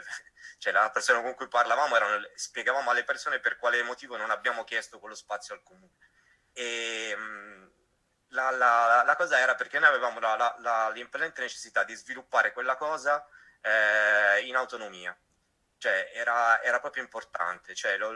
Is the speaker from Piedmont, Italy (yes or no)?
yes; Turin, Piedmont, Italy; born there; io sono nato a Torino in un quartiere che era essenzialmente un quartiere nato ai margini della grossa industria.